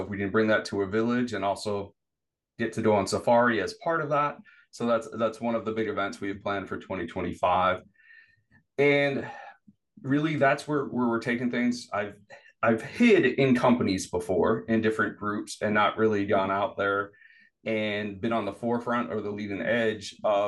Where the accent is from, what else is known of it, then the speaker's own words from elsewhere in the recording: New York City, New York, United States; I'm from New York City. We don't swim in the ocean here and see things, right?